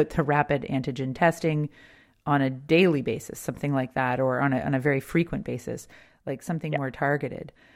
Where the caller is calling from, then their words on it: New Brunswick, Canada; I'm calling you from New Brunswick